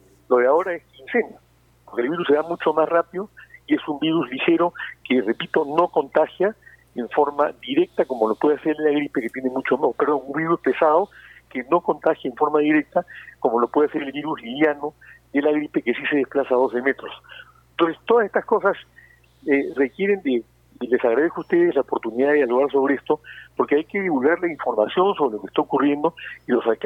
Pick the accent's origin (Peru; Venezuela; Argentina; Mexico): Peru; vamos a ver qué tal la vamos a pasar todos unidos como buenos peruanos